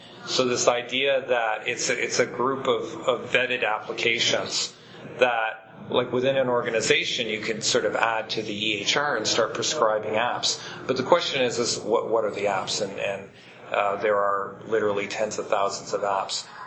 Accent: Canada; despite being Canadian

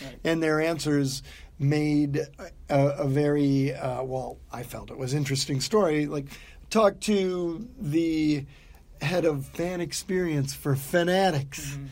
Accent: Ohio, United States; now in New England, United States; Oh, I grew up in Northwest Ohio in the blizzard belt

